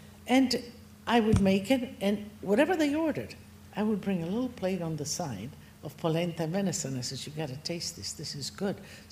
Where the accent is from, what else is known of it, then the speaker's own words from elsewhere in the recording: Istria County, Croatia; born there; English is a second language; So where I was born in Istria. Istria is no longer Italy. It is now Croatia.